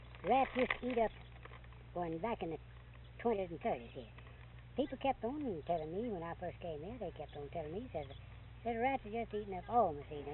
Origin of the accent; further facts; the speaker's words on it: Alabama, United States; You know, I'm from Alabama, North Alabama, out west of Birmingham, in Walker County.